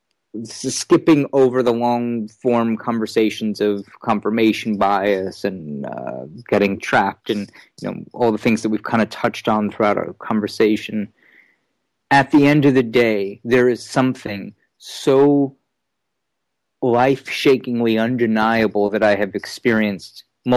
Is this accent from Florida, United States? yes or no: no; New York, United States; because I'm a New Yorker that's never had any money.